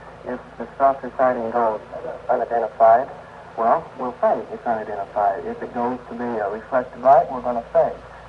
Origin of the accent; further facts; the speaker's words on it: Oklahoma City, Oklahoma, United States; Oklahoma City.